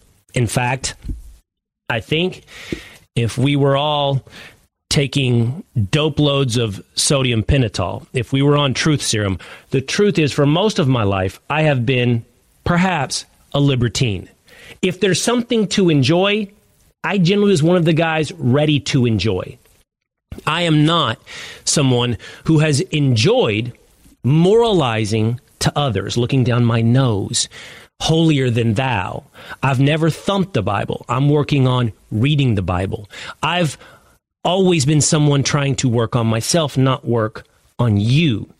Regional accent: Dallas, Texas, United States; in Dallas, Texas, my hometown, for Pride Month

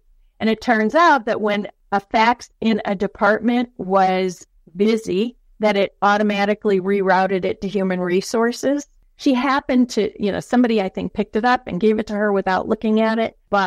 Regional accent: Green Bay, Wisconsin, United States; So, you know, I grew up in Green Bay, Wisconsin, so I really did walk 3 miles uphill to get to school.

